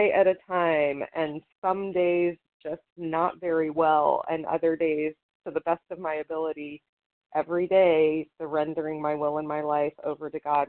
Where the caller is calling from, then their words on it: West Virginia, United States; I'm calling from the Eastern Panhandle of West Virginia, where we honor the Massawomeck tribe as earlier inhabitants of this land.